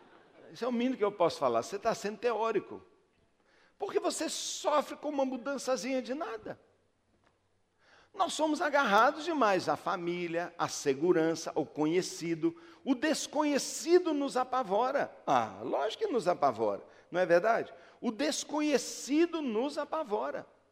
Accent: Brazil; Mas a gente não, rapaz, nós estamos aqui, nós somos brasileiros, nós é que levantamos nosso país, não é mesmo?

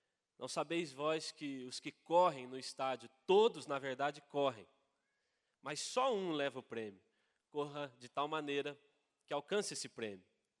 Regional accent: Laranjeiras do Sul, Paraná, Brazil; Para quem não me conhece, eu sou de Laranjeiras do Sul.

